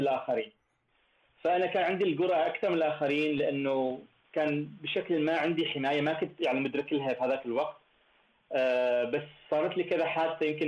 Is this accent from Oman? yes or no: yes; Oman; وعندنا في عمان بشكل عام